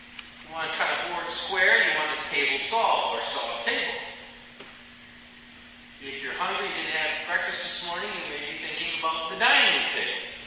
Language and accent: English; Midwest, United States; now in Grand Rapids, United States; I'm from the Midwest, and in many, many churches, there is a communion table with a very specific style.